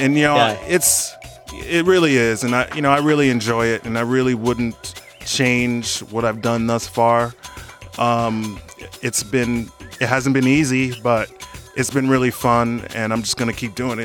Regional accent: California, United States; I grew up in Southern California, so SST, you know, that kind of thing.

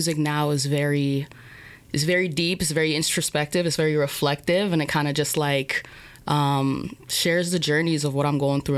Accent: Jamaica; reggae superstars … which is something that doesn't get lost in conversations when you're growing up in Jamaica. And so my journey, from a little kid, I've always been passionate about playing guitar.

